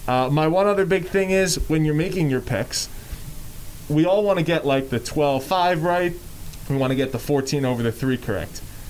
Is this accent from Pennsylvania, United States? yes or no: yes; Philadelphia, Pennsylvania, United States; I mean, I grew up in Philadelphia. My dad grew up in Syracuse.